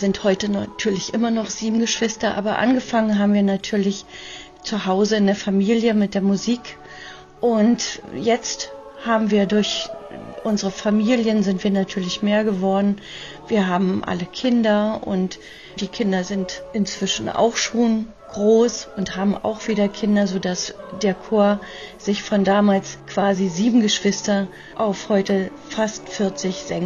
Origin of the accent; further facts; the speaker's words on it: Brandenburg, Germany; aber vorrangig sind wir alle Brandenburger